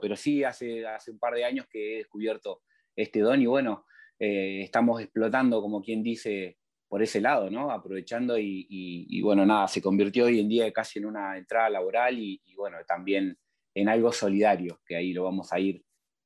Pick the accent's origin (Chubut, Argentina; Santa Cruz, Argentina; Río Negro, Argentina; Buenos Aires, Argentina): Buenos Aires, Argentina; El Viso; soy de Zona Norte, de la zona del Viso, partido de Pilar.